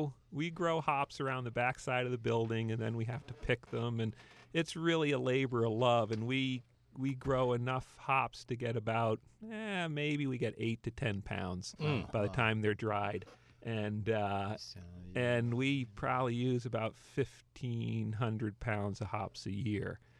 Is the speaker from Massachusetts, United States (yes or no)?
yes; Massachusetts, United States; I'm from Massachusetts, so I go